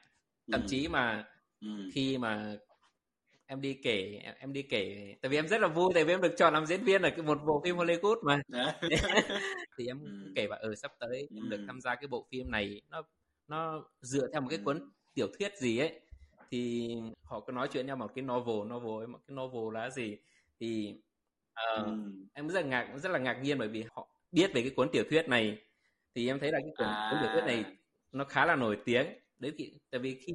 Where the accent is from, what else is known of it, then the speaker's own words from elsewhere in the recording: Northern Vietnam, Vietnam; Thì như bản thân em là một người Bắc đúng không ạ, một người Bắc chính thống luôn